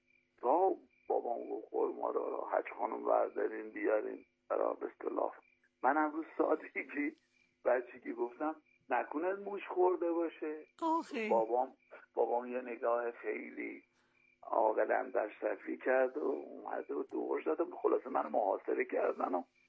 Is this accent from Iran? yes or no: yes; Iran; مردم شریف و عزیز و صمیمی و دوست داشتنی وطنم ایران عزیز